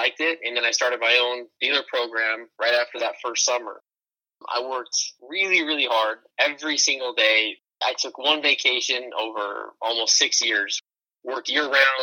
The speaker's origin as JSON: {"language": "English", "town": "Mesa", "region": "Arizona", "country": "United States", "said": "I'm from Mesa, Arizona"}